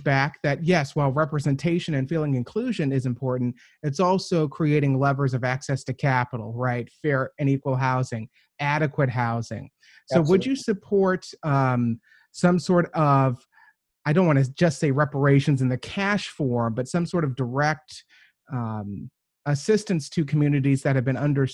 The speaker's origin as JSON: {"language": "English", "town": "Kenosha", "region": "Wisconsin", "country": "United States", "said": "I'm African-American. I'm an LGBTQ citizen. I'm from Kenosha"}